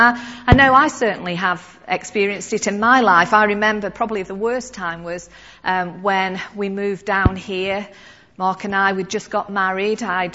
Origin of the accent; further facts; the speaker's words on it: Stoke-on-Trent, West Midlands, United Kingdom; No, I'm not from Liverpool. I'm from Stoke-on-Trent. Where's that? It's between Manchester and Birmingham.